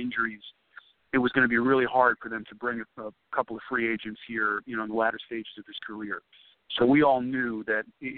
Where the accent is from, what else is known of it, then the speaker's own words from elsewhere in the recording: New York, United States; a guy I've been watching on TV for so many years growing up in New York